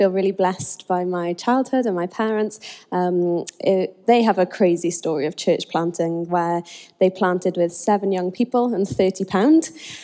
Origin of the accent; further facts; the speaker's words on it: Swansea, Wales, United Kingdom; So I grew up in Swansea, in Wales. Yeah. I'm on the Welsh.